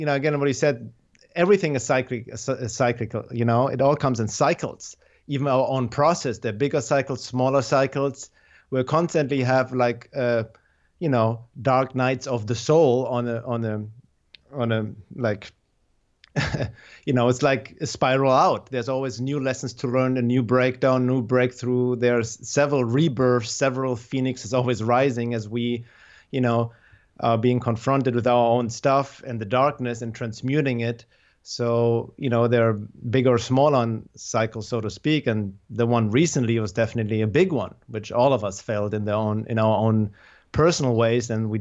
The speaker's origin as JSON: {"language": "English", "country": "Germany", "second_language": "English", "moved": "yes", "lives_now": "United States", "said": "I came from Germany to the US in 94 to study drums and percussion"}